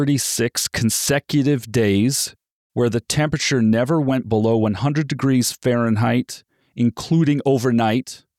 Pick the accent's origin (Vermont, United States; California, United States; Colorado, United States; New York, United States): California, United States; now in Phoenix, United States; I mean, I live in Phoenix, Arizona. I'm from California. I've lived all over the world, but for the past 10 years or so, we've been here in Arizona.